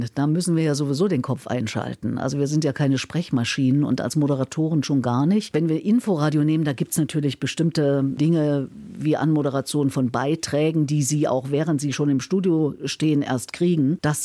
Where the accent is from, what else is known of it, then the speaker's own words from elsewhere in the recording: East Germany, Germany; ich komme ja nur aus dem Osten und aus dem Sozialismus.